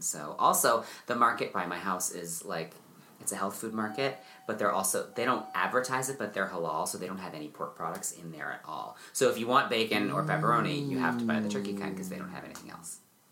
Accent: California, United States; also born or lived in Oklahoma / Missouri; Oh, well, I was born in California, in the San Francisco Bay Area, and that's where I grew up after a short pit stop in Oklahoma and Missouri, where my parents moved us right after I was born and then divorced.

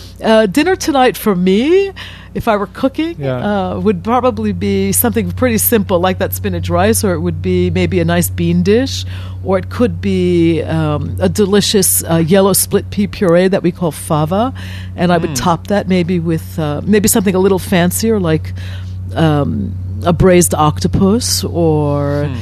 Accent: New York, United States; And I think that it was really, to me, as a New Yorker, I mean, it was very strange.

